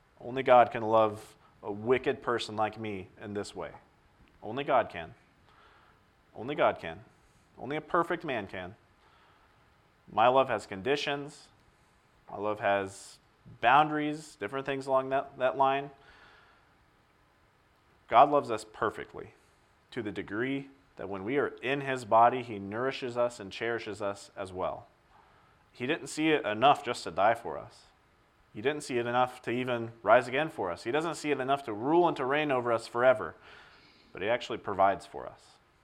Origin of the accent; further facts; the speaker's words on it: United States; I'm American.